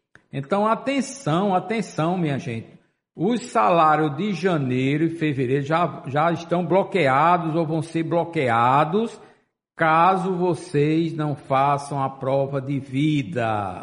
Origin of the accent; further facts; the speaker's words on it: Condado, Pernambuco, Brazil; Lá em Condado, a minha terra natal